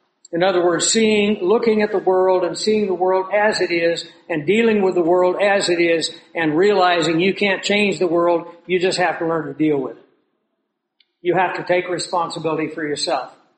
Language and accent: English; Arizona, United States; they arrested in Tucson, Arizona, in my home state, a bomb maker